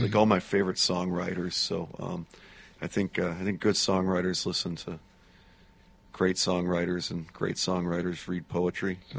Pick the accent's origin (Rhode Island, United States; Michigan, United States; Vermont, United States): Michigan, United States; Detroit; I grew up in Warrendale in West Detroit, and this is a very Warrendale song.